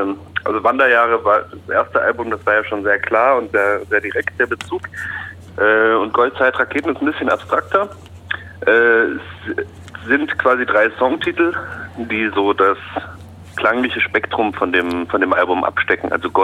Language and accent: German; Baden-Württemberg, Germany; now in Berlin, Germany; die kommen, so wie ich, aus der südwestlichen Ecke. Also ich komme ja aus der Freiburger Gegend